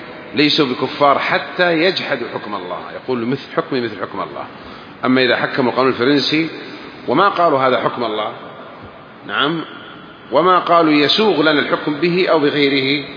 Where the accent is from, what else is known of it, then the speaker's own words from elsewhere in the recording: Saudi Arabia; عندنا في المملكة العربية السعودية